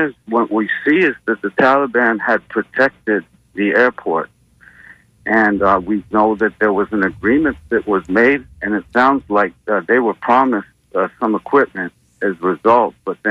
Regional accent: United States; born there; Well, yes. I was born in the United States.

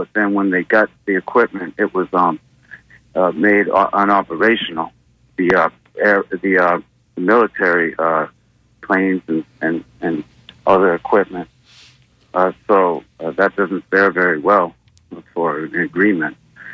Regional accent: United States; born there; Well, yes. I was born in the United States.

